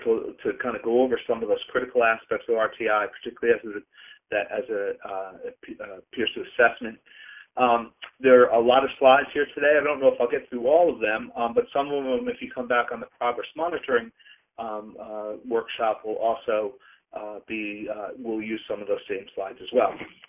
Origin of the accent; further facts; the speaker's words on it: Peekskill, New York, United States; I'm a graduate of the public schools of New York, so I grew up in Peekskill, New York, down on Smith Street, and moved out to the Lakeland School District when I was a youngster